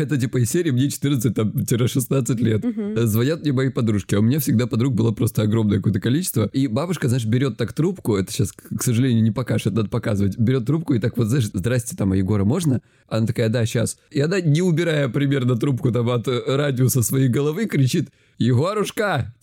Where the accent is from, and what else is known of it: Krasnodar Krai, Russia